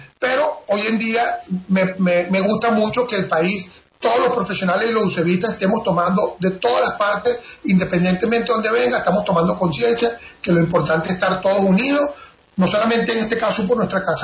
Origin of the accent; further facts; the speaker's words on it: Venezuela; aunque sean diferentes, somos venezolanos todos